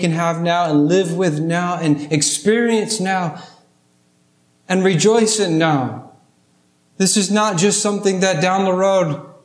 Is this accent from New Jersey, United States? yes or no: no; Rhode Island, United States; many of you know I'm from Rhode Island.